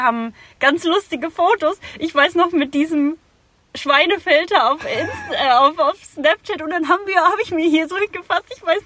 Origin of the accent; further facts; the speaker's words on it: Baden-Württemberg, Germany; accent: Baden; Ja, ich habe einen anderen Dialekt. Bei uns spricht man halt nicht bayerisch.